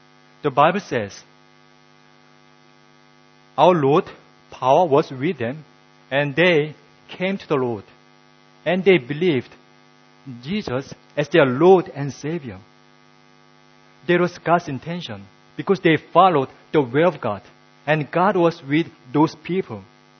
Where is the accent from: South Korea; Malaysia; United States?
South Korea; As you know, I was born and brought up in South Korea.